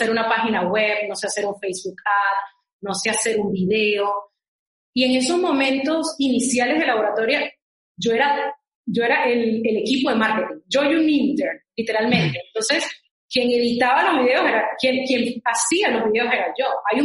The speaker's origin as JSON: {"language": "Spanish", "country": "Venezuela", "said": "Rodolfo y yo somos venezolanos."}